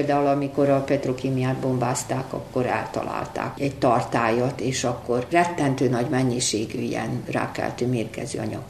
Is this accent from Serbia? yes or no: yes; Subotica, Vojvodina, Serbia; Tudják azt, hogy mi ugye Szabadkáról jöttünk, én magyar középiskolába, magyar gimnáziumba jártam.